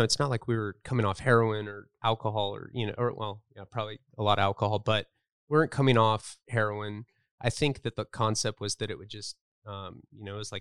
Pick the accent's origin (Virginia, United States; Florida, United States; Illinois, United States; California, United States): California, United States; Santa Barbara; I grew up in Santa Barbara, California.